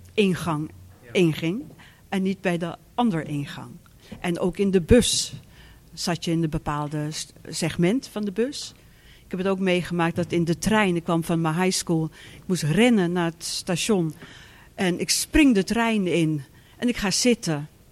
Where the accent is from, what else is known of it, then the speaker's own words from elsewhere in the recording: South Africa; Want je groeit op tijdens de apartheid. Maar het is ik heb een geweldige jeugd gehad. Wij waren natuurlijk geprivilegeerd.